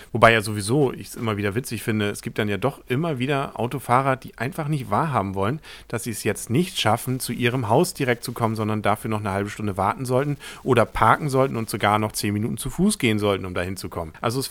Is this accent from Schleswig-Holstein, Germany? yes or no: yes; Kiel, Schleswig-Holstein, Germany; Nein, wir sind ja als Kieler sehr offen, auch den Münchnern gegenüber.